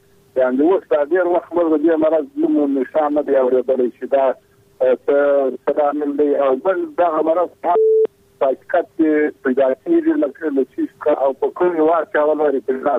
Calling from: Helmand, Afghanistan; هلمند د ټلیفون په دغه یم

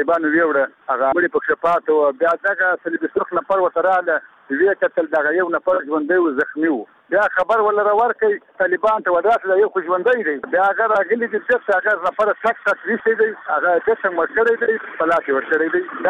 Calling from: Farah, Afghanistan; زه د فراه د ولایت څخه … خبرې کوم. دغه زموږ کلي د سرخ کې دي

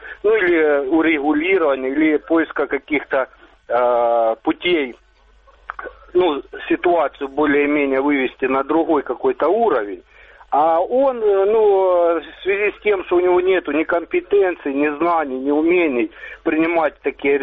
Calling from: Chuhuiv, Kharkiv Oblast, Ukraine; я звоню вам из Харьковской области, город Чугуев.

